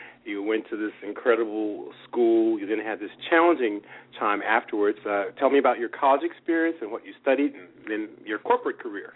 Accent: Tulsa, Oklahoma, United States; because I grew up in Tulsa, Oklahoma, and I had exactly the same kind of experience at Ralph Bunche Elementary School.

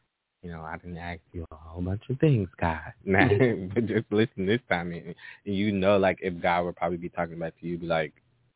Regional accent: Chicago, Illinois, United States; I'm from Chicago, Illinois, from the south side of Chicago.

